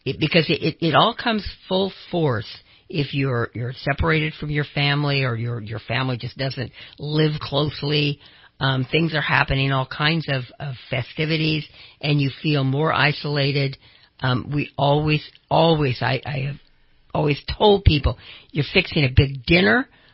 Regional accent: Twin Falls, Idaho, United States; Of course, I came from, you know, when I grew up in Twin Falls, the weather, oh, gosh

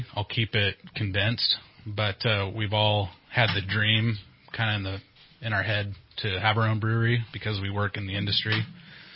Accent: Redding, California, United States; I'm from Redding here, and my background is mechanical, welding, some electrical.

